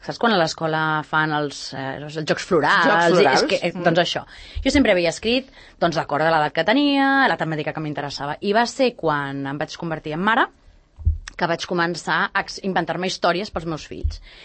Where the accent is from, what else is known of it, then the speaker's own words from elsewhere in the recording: Catalonia, Spain; El meu marit és britànic, jo sóc catalana, tinc família doncs, que només parla castellà, família que només parla francès